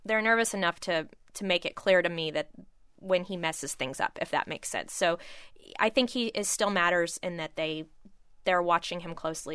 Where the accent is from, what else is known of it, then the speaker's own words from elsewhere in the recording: Texas, United States; even though I grew up in Texas and grew up watching him